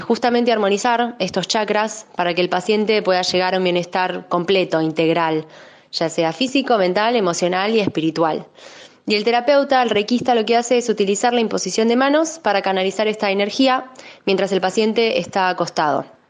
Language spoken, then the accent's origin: Spanish; Lomas de Zamora, Buenos Aires Province, Argentina; de Lomas de Zamora, Buenos Aires, Argentina, el sur del Gran Buenos Aires.